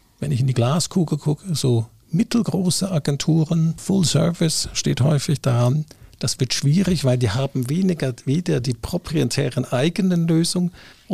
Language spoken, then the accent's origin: German; Switzerland; ich bin Schweizer und ich bin mit ganzem Herzen Schweizer